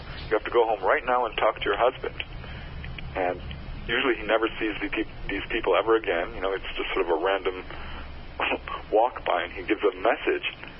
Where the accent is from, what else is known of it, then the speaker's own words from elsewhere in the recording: Topanga Canyon, California, United States; There was a wave of sightings, 1992 to 1994, over my hometown of Topanga Canyon, and it just blew my mind.